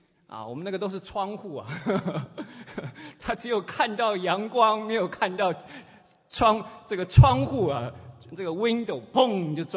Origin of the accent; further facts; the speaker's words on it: China; 我们中国人讲说患难见真情。